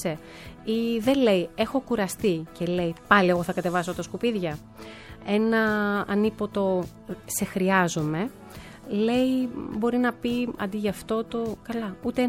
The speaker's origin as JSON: {"language": "Greek", "town": "Thessaloniki", "region": "Central Macedonia", "country": "Greece", "lives_now": "Athens, Greece", "said": "βγήκε λίγο βαρύ το λάμδα, όντως είμαι από τη Θεσσαλονίκη, αλλά είμαι σχεδόν 23 χρόνια στην Αθήνα"}